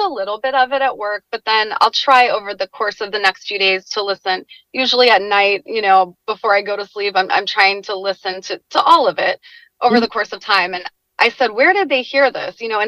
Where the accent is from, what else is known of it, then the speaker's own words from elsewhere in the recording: Florida, United States; I'm from Florida originally, but I went up to Virginia for school.